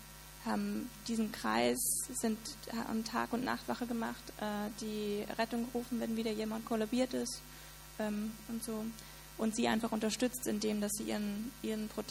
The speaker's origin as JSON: {"language": "German", "country": "Austria", "lives_now": "Berlin, Germany", "said": "Ich konnte als Österreicherin einfach nach Berlin ziehen, einfach weil mir irgendwie ein bisschen langweilig war."}